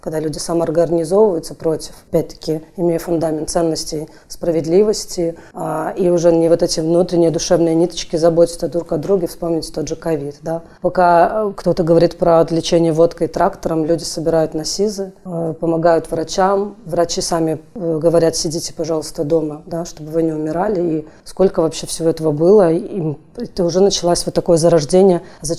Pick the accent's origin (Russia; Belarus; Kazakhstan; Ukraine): Belarus; accent: trasianka; моя тросянка, которая во мне присутствует, даже вот моя русская речь, она все равно с белорусским акцентом. Я имкнусь выучать белорусскую мову зараз. Вельми соромлюся, что я на ей тренно говорю, что у меня шмат русских слов.